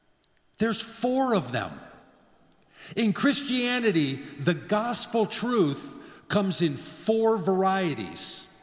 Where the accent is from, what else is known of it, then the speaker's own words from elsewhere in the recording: Minneapolis, Minnesota, United States; I mean, I am from Minnesota, after all. I know Lutherans, and I know Free Chu